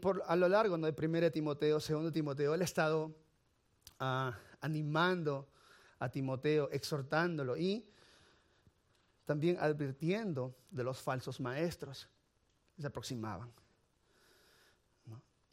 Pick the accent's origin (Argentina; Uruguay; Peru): Peru; Ahora, no es mi excusa, porque yo soy peruano, ¿no? De todas maneras, yo nací en Perú